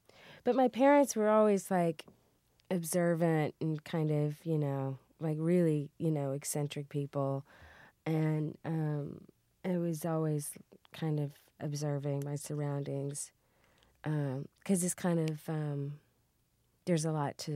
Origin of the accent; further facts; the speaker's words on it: Baltimore, Maryland, United States; born there; also born or lived in Louisiana; Well, I was born in Baltimore, Maryland. My dad was stationed in Vietnam.